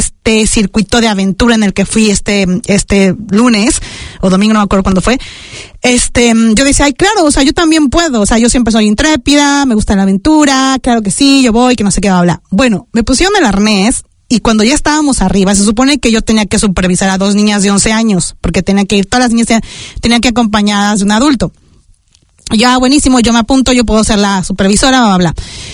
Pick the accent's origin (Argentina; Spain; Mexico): Mexico; now in New Zealand; la mexicana que vive en Nueva Zelanda pensando en vivir en México